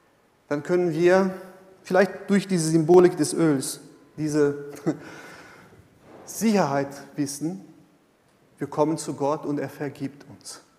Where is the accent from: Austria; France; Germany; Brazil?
Brazil; German is a second language; ich komme aus Brasilien und da werden diese Sachen auch sehr frei interpretiert alles